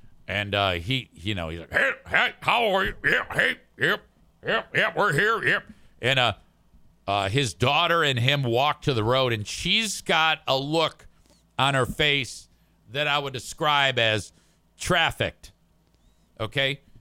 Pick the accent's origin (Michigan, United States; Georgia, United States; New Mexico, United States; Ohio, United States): Michigan, United States; Grand Rapids; I have a place up here. I'm from Grand Rapids.